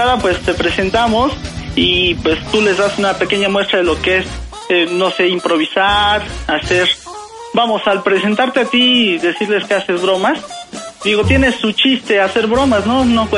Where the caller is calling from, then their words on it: Gustavo A. Madero, Mexico City, Mexico; De la delegación Gustavo Amadero.